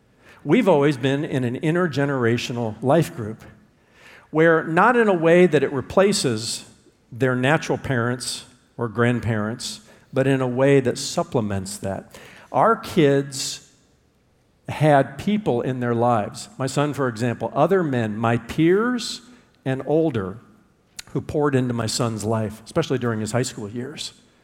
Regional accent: Indiana, United States; I remember growing up in Indiana, some of my favorite experiences were with my extended family

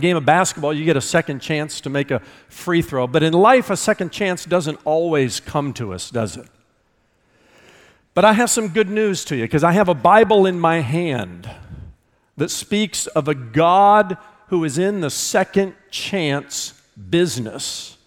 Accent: Indiana, United States; I'm from Indiana.

